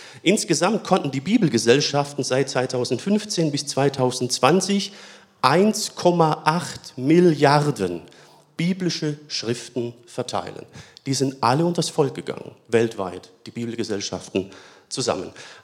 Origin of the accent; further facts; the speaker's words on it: Baden-Württemberg, Germany; accent: Swabian; ich schwätze normalerweise Schwäbisch, ne?